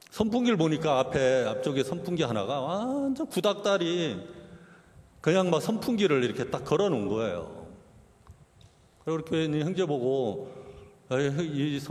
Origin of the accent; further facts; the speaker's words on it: Gangwon, South Korea; also born or lived in Jeolla; 제 고향은 전라도하고는 거리가 멀어져 강원도인데